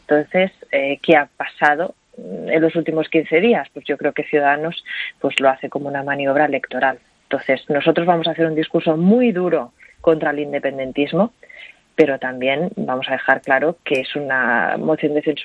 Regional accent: Catalonia, Spain; born there; Yo nací aquí en Cataluña y voy a convivir con ellos toda la vida.

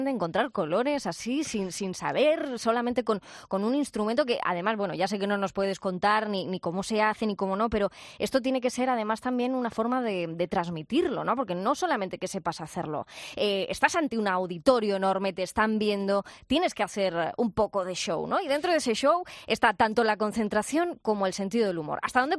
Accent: Spain; nos enorgullecemos como españoles

